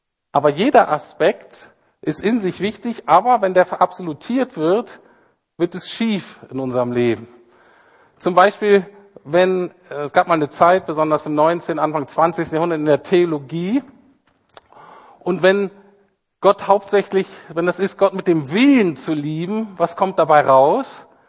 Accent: Bremen, Germany; Ich komme ja so aus Bremen, so ein bisschen auch an der Küste.

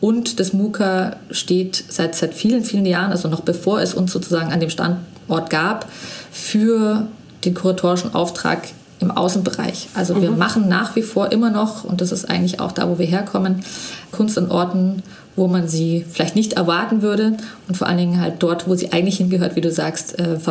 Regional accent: Munich, Bavaria, Germany; Wir sind beide Münchner

